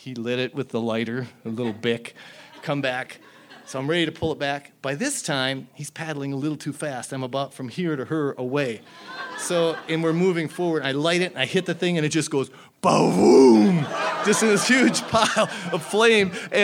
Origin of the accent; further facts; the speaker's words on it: North Dakota, United States; I'm from North Dakota. I'm a bit embarrassed to say that I am from North Dakota, because that's where the state bird is a mosquito and the state tree is a telephone pole.